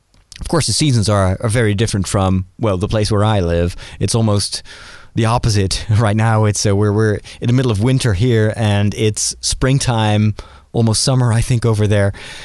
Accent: Netherlands; I'm not living in Eastern Europe, I'm from Holland in the Netherlands

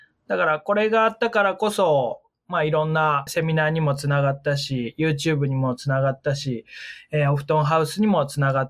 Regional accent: Toyama, Japan; moved away as an adult; もともとは富山の出身なんですけども、富山県から、ずっと芸人になりたいという、お笑い芸人になりたいという夢があって

